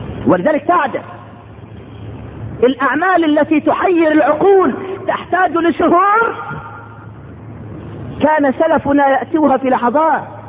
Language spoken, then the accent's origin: Arabic; Egypt; لك احنا مصريين فرحنا احفاد